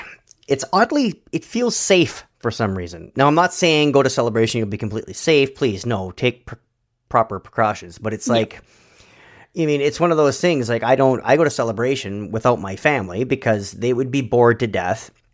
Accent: Canada; Oh, we're from Canada. And of course, we're like, what, 25 miles from Mexico? So we're like real far from Canada.

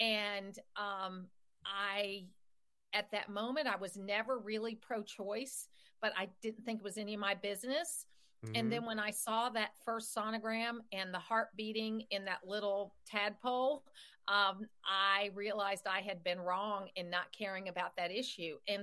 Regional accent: the South, United States; Well, I think I've always been conservative, but I grew up in the South

